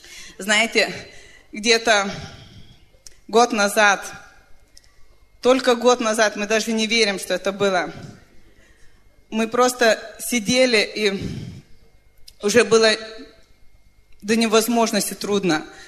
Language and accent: Russian; Lithuania; Russian is a second language; Здравствуйте, дорогие. Мы из Литвы.